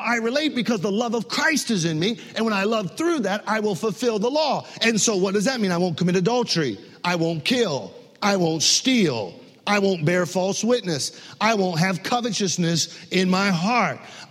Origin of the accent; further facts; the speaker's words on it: Michigan, United States; moved away as an adult; now in South Florida, United States; I came to South Florida in 1994. I came from Northern Michigan, from a very, very friendly town. In Northern Michigan, we had one, in my town, we had 800 people. We had one stop sign in the middle of the town.